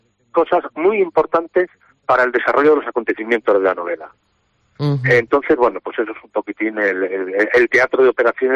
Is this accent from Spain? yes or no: yes; Madrid, Community of Madrid, Spain; now in Castellón, Spain; yo soy de Madrid, aunque llevo 30 años viviendo en 31, o sea, para ser más exacto, viviendo en Castellón.